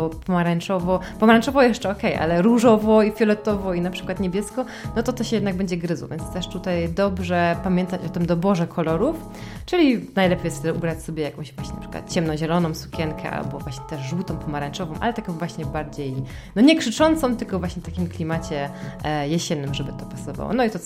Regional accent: Silesian Voivodeship, Poland; jestem ze Śląska.

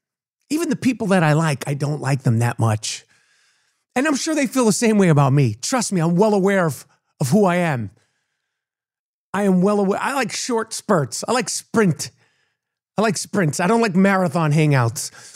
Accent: New York, United States; It's not just because I'm a New Yorker.

